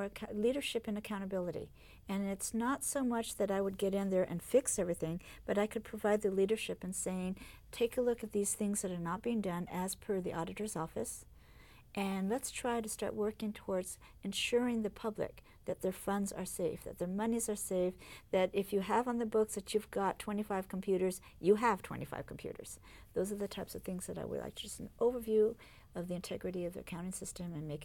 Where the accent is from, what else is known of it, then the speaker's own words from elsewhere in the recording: Japan; Hence, I grew up in Japan under this umbrella where he was the liaison of the status of forces agreements and work between the two governments.